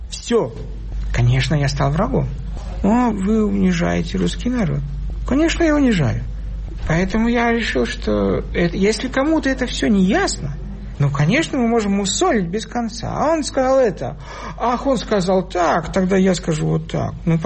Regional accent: Russia; Теперь неловко даже сказать, я из России.

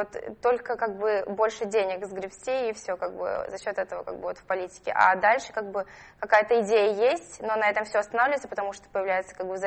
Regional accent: Kazakhstan; now in Saratov, Russia; Я 4 года назад переехала из Казахстана в Россию. Сейчас я живу в Саратове и учусь в Поволжском институте управления.

